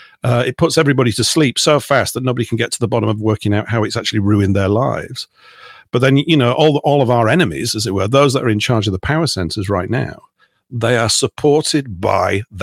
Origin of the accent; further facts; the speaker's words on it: Yorkshire and the Humber, United Kingdom; me and my wife moved out of London because it was a silly place, couldn't really afford to live there. And I've been living on the South Coast ever since. And even though I hail from Yorkshire